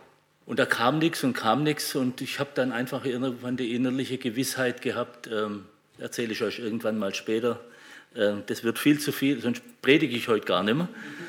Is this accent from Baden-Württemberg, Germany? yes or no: yes; Sindelfingen, Baden-Württemberg, Germany; nachdem ich zunächst im Schwabenland geboren bin, in Sindelfingen. Das ist meine Heimatstadt. Dort bin ich in meinem Elternhaus geboren